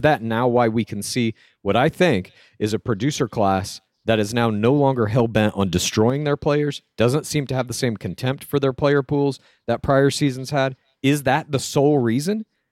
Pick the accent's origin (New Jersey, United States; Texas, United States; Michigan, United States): Texas, United States; Dallas; I grew up in Dallas.